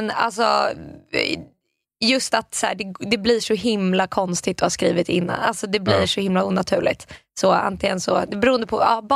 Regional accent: Norrköping, Östergötland, Sweden; Jag har ju växt hela mitt liv här varit, levt hela mitt liv här i Norrköping.

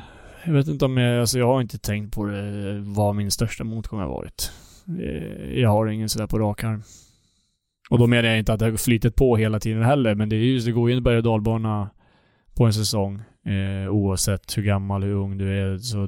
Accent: Södertälje, Stockholm County, Sweden; så att jag ville vara hemma med familj, antingen hos min mormor eller hos min familj hemma i Södertälje.

